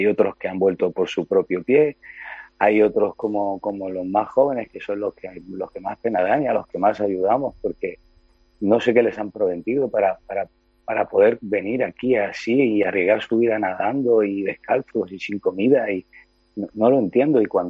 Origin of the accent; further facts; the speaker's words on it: Ceuta, Spain; y los que no queremos salir perjudicados somos las personas de Ceuta